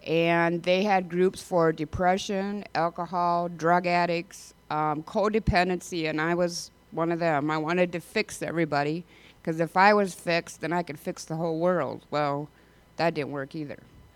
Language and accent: English; Decorah, Iowa, United States; And now this is my hometown, actually. And when my mom said, we're moving back to Decorah, I'm like, moving back to Decorah? What's in Decorah?